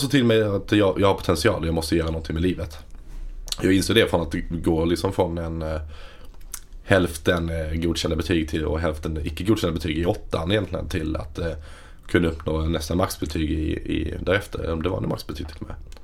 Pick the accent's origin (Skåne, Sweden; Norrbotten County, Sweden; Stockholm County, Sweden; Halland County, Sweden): Skåne, Sweden; Helsingborg; jag är 24 år gammal. Född och uppvuxen i Helsingborg i Skåne i en liten säker och mysig villa för ort som heter Rydebäck strax utanför Helsingborg.